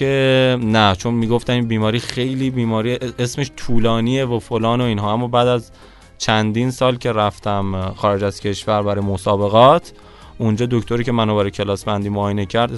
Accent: Tehran, Tehran Province, Iran; born there; بله متولد تهران.

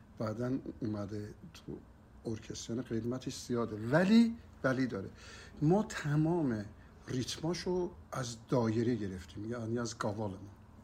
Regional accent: Iran; ببینید ما ایرانیم، اگر ایرانیم تمام سازهای ما هم باید اشتراک داشته باشن در این.

